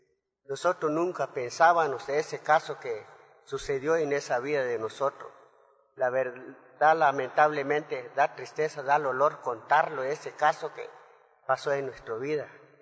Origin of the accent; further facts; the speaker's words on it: Guatemala; como somos mismos guatemaltecos, ciudadanos